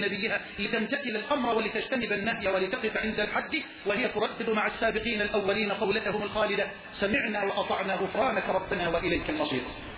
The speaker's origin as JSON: {"language": "Arabic", "country": "Egypt", "said": "اللهم اجعل بلدنا مصر راحة للأمن والأمان"}